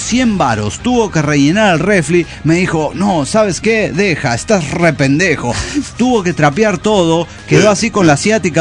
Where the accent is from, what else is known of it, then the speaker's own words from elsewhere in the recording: Zacatecas, Mexico; de Zacatecas.